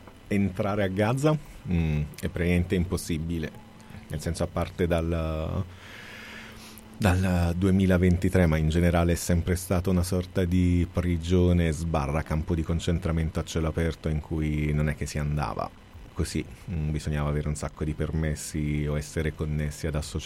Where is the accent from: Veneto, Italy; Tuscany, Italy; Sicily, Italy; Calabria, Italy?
Calabria, Italy; le sonorità tradizionali di Calabria, che è la mia terra